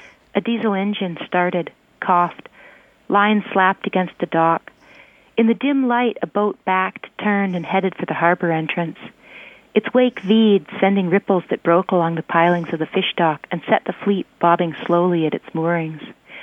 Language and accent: English; Fairbanks, Alaska, United States; I was born in Alaska on a homestead outside Fairbanks, which was pretty remote in those days.